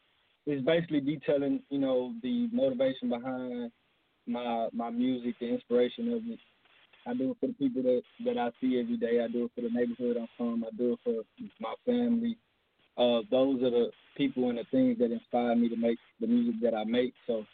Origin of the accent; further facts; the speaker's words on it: Houston, Texas, United States; Well, I'm from Houston, Texas, Southside, Southport, Jurassic Park, as we call it. So a lot of the music is really a soundtrack to where I'm from